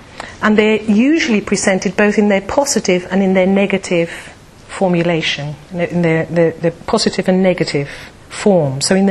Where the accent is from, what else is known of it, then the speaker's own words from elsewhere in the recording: Venezuela; first language Spanish; English is a second language; And because I'm from Venezuela and I speak Spanish and my family all speak Spanish, Aranya in Spanish is spider.